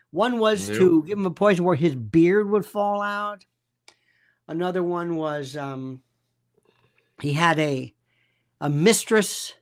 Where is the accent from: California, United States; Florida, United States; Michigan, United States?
Florida, United States; But anyway, I'm from Florida originally.